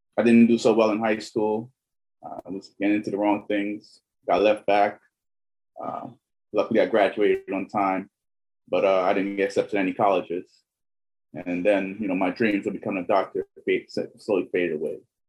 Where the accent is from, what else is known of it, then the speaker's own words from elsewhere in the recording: Brooklyn, New York, United States; also born or lived in Georgetown, Guyana; I'm born in Georgetown, Guyana, but I was raised in Flatbush, Brooklyn, New York, same as Pierre.